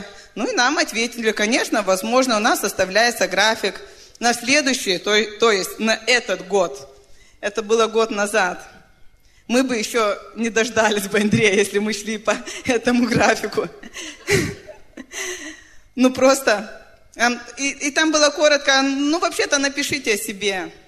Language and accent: Russian; Lithuania; Russian is a second language; Здравствуйте, дорогие. Мы из Литвы.